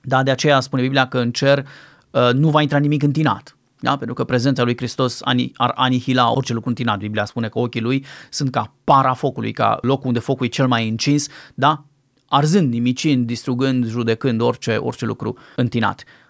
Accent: Romania; born there; Ne-am născut în România.

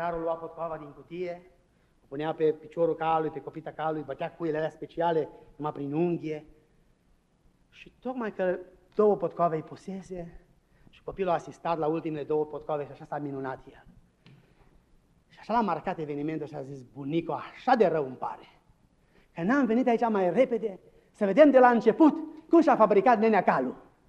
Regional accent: Romania; Noi suntem români, hai să fim naționaliști.

